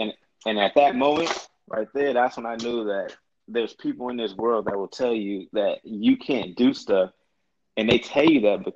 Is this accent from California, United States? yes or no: yes; Oakland, California, United States; That's the same thing I thought growing up in Oakland, California.